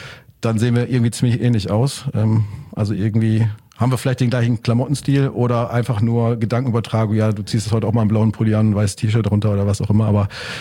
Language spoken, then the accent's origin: German; North Rhine-Westphalia, Germany; geboren, aufgewachsen und lebe immer noch da. Also ich habe den Pott nie so wirklich verlassen. Ich fühle mich zwar in der Welt zu Hause, wie man so schön sagt, aber ich bin ein Kind des Ruhrpotts.